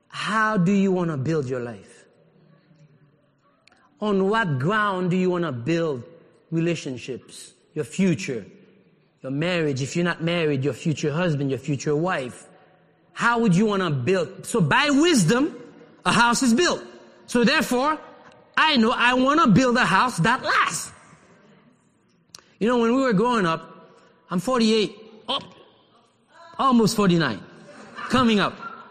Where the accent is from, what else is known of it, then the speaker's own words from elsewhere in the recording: Haiti; I'm telling you, I grew up in Haiti, I never heard about earthquake.